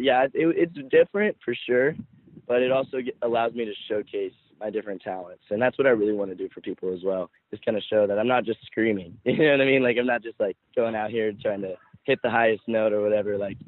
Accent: Southern United States, United States; It's been really crazy because growing up in the South, everyone's pretty judgmental with that aspect.

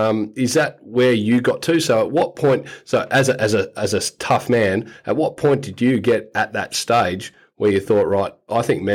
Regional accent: Wynyard, Tasmania, Australia; like we're from the Wynyard area of Tasmania

